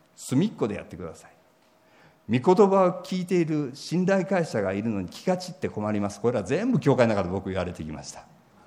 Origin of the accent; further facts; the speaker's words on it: Osaka, Japan; 僕も大阪なんですけども